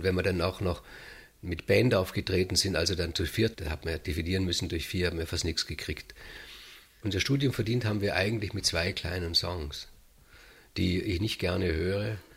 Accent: Vorarlberg, Austria; Bei uns in Vorarlberg gibt es eine Stadt, ein Dorf, Sulz.

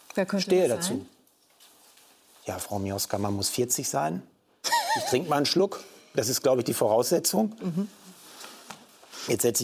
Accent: Paderborn, North Rhine-Westphalia, Germany; ich komme aus Paderborn in meinem Wahlkreis.

